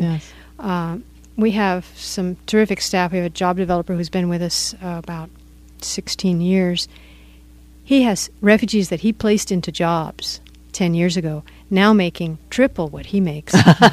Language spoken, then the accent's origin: English; California, United States; Now, I'm a Californian. I've been through earthquakes all my life.